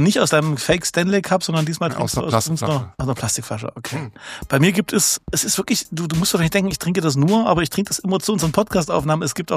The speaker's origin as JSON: {"language": "German", "town": "Leipzig", "region": "Saxony", "country": "Germany", "said": "was ihnen als Leipziger unter den Nägeln brennt und worüber sie reden wollen."}